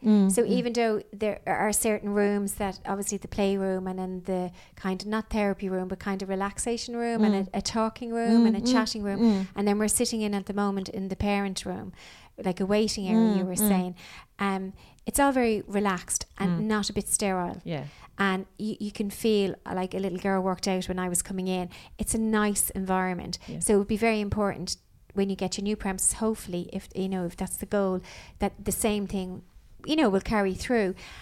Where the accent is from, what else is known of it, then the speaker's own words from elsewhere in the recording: Dublin, Leinster, Ireland; I'm from Dublin